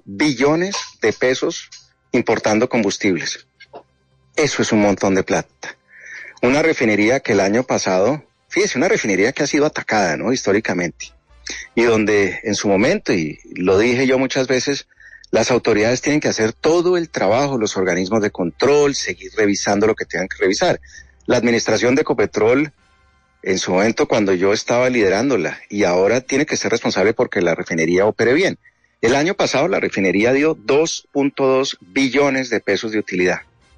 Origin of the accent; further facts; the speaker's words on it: Colombia; Eso es lo que uno quiere como colombiano y a eso le estoy apuntando